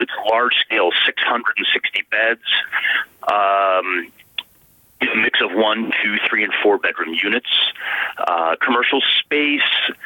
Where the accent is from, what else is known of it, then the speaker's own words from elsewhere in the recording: Lafayette, Indiana, United States; Yeah, I was born and raised in Lafayette, and myself and 12 members of my family, we all graduated from Purdue University.